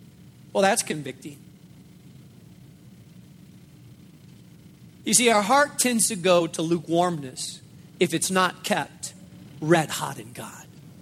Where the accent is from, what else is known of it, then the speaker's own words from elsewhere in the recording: Spain; When I grew up in Spain, Spain was an extremely difficult place to plant a church.